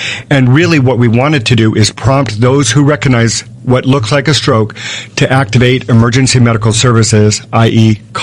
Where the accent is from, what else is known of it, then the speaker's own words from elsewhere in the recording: Pearl City, Hawaii, United States; Yeah, I grew up in Pearl City. I work at Palimomi.